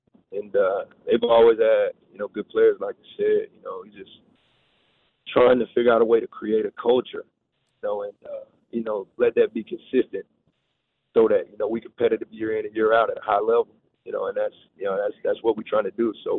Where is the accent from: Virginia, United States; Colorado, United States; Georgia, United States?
Georgia, United States; I'm from Coweta County.